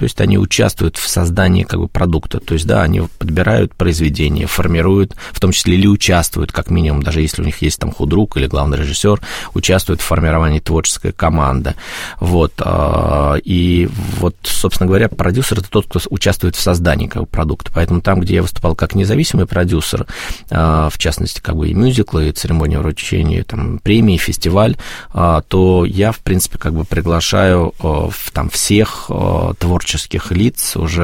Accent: Kaliningrad, Kaliningrad Oblast, Russia; also born or lived in Poltava / Astrakhan; now in Mytishchi, Russia; Нет, я родился в Полтаве, детство провел в Астрахани, вот в школе учился основную часть в Калининграде, и потом уже переехал в московский регион, в Мытищи.

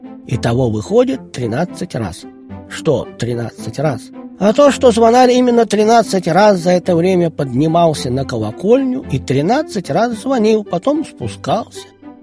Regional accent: Moscow, Russia; Отвыкли мы, москвичи, от сильных морозов.

